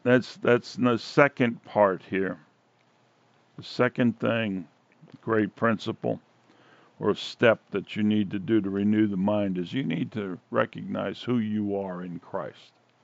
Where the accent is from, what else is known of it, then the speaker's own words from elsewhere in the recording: Astoria, New York, United States; You know, when I was a kid, I was a kid from Astoria and Steinway Street.